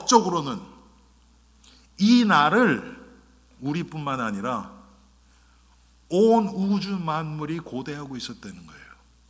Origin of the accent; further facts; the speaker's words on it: South Korea; now in United States; 제가 한국 사람이면서도 지금도 풀리지 않는 게, 제가 처음 미국 왔을 때의 그 한국 사람의